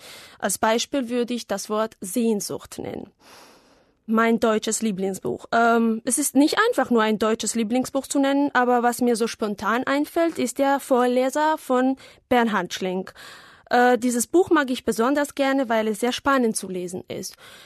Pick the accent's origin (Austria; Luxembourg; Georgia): Georgia; German is a second language; ich komme aus Georgien. Ich bin im Jahr 1985 geboren.